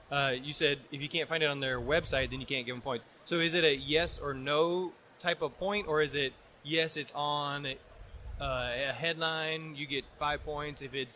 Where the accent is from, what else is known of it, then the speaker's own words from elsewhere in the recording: Texas, United States; so again, I'm from Texas